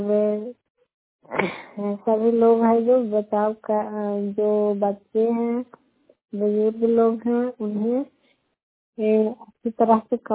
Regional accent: Bihar, India; मैं बढ़िया गाँव से हूँ, गोथा खर पंचायत से, नगरनाथ खंड से, नालंदा जिला से।

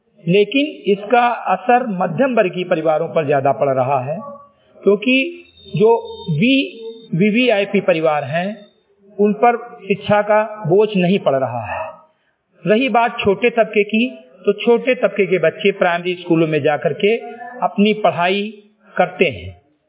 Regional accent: Uttar Pradesh, India; ग्राम सभा सिमरी गटही, विकासखंड मेंतुरा, जनपद बहराइच का मूल निवासी हूं

